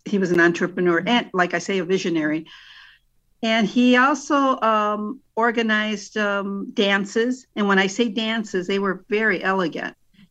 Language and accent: English; Detroit, Michigan, United States; oh my God, I'm from Delray, or my family's from Delray, right away there's a big smile. People just embrace it. And I think one of the other things that pulled us together was that we were the forgotten part of Detroit.